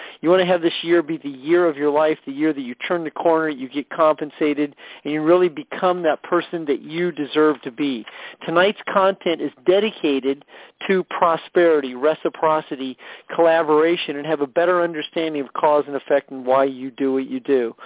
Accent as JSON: {"language": "English", "town": "St. Louis", "region": "Missouri", "country": "United States", "tie": "born or raised there", "said": "one of my hometown of hometown, St. Louis, Missouri."}